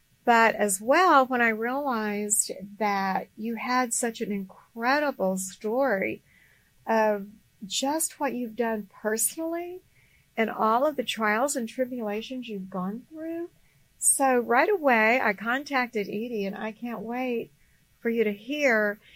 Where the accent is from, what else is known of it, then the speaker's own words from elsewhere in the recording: Florida, United States; Florida is my home state, and went to Florida State University.